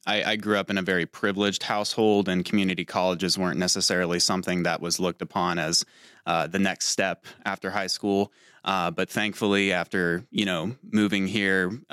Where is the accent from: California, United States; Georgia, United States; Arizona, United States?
Georgia, United States; But growing up in Georgia, in rural Georgia, I always took Jimmy Carter as an inspiration for me